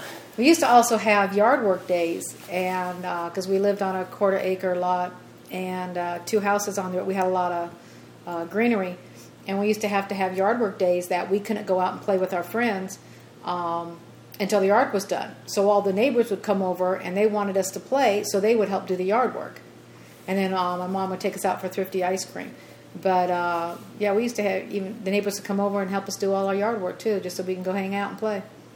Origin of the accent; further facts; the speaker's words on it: Simi Valley, California, United States; also born or lived in Ventura; I was born in Ventura. I lived there till the age of 4. That was on Maple Street. Then we moved to Simi Valley. Lived on Wallace. Then we moved over to Drake Drive, where we lived a couple years.